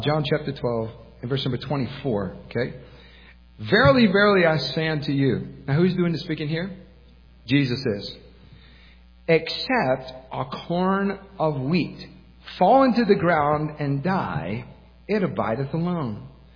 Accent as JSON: {"language": "English", "region": "Michigan", "country": "United States", "said": "She's from Maine. I'm from Michigan."}